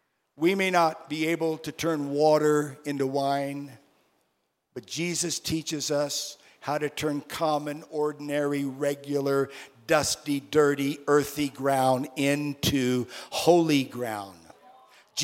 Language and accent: English; Australia; Now, I'm from Australia.